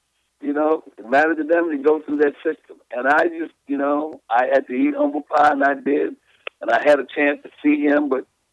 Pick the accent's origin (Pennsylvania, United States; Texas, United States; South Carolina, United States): Pennsylvania, United States; Philadelphia; but I'm from Philly